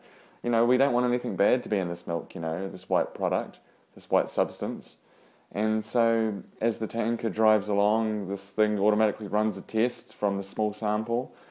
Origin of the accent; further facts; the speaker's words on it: New Zealand; And being a New Zealander, you know, we're kind of the first country in the world to give women the right to vote.